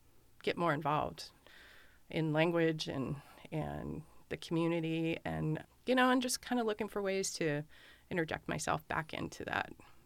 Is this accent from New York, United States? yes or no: no; Juneau, Alaska, United States; I'm Kagwantan. So I'm Eagle Wolf. And so I grew up in Juneau. My mother, she's from Huna. And then my grandmother's, they're from Klukwan.